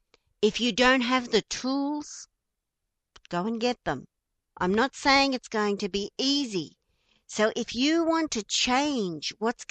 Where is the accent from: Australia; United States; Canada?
Australia; accent: Australian; please forgive my Australian accent, right? My real Aussie dinky die accent.